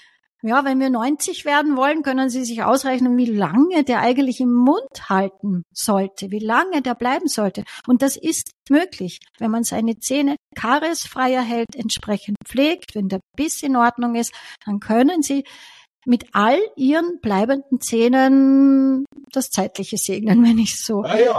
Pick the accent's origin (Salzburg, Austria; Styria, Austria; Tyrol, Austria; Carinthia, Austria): Styria, Austria; Ich bin aus der Steiermark